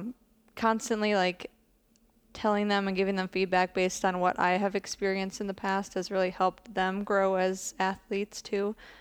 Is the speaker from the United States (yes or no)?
yes; Cottage Grove, Minnesota, United States; now in Des Moines, United States; Well, I am originally from Cottage Grove, Minnesota